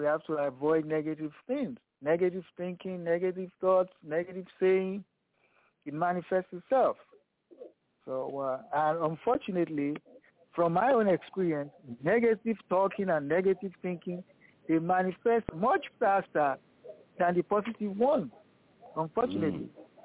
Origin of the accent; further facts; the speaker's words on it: New York, United States; Greetings, everyone. … from New York.